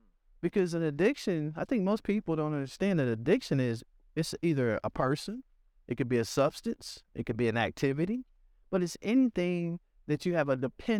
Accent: Missouri, United States; And for me, growing up in Missouri, you know, coming out of high school in 1985 as one of the top 100 basketball players in the nation, I had gained this reputation.

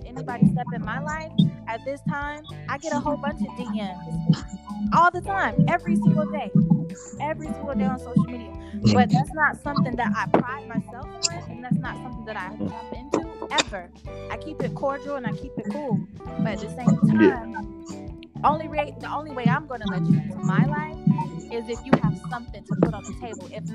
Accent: Jacksonville, Florida, United States; I am from Jacksonville, Florida, Duval County.

